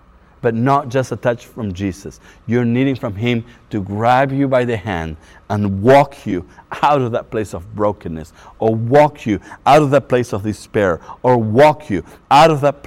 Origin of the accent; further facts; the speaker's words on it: Argentina; it reminds me of how I memorized this verse in Spanish growing up in Argentina